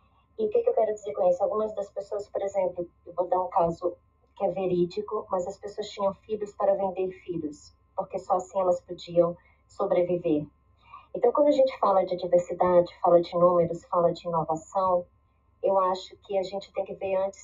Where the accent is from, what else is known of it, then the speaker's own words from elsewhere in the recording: Belém, Pará, Brazil; born there; Eu nasci em Belém, do Pará, no norte do Brasil.